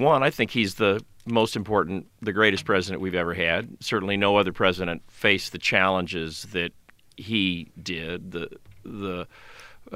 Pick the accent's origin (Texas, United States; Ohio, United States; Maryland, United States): Texas, United States; Lake Jackson; Well, I grew up in Lake Jackson. You know where Lake Jackson